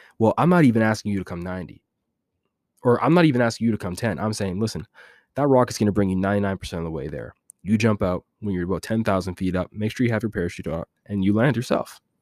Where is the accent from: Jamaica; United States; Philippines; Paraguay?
Jamaica; even though I'm Jamaican, I can speak a little patois, you know, from time to time